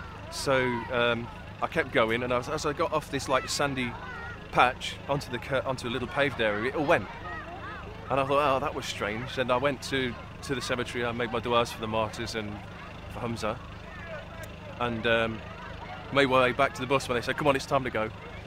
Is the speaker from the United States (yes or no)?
no; United Kingdom; was a typical, what you could class as a British lad.